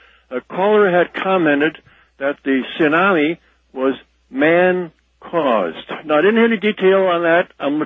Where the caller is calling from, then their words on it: Glendale, Wisconsin, United States; I'm calling from Glendale, Wisconsin via WISN radio.